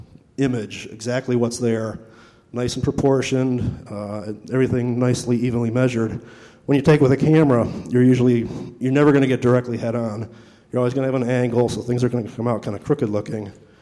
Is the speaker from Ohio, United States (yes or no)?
yes; Cleveland, Ohio, United States; Like Rob said … I'm from Cleveland, Ohio.